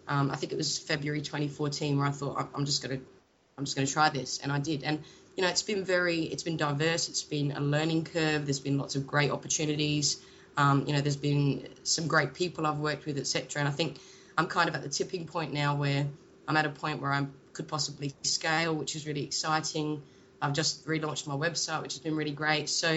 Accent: Australia; now in United Kingdom; As an Australian

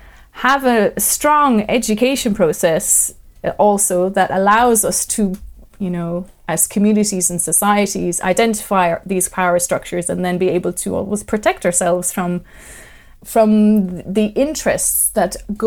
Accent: Ireland; I'm from Ireland

